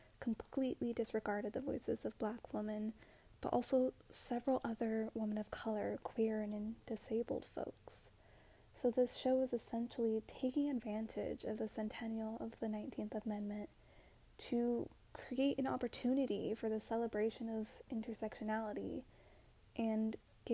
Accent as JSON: {"language": "English", "town": "Roseburg", "region": "Oregon", "country": "United States", "said": "I am an artist from Roseburg, Oregon"}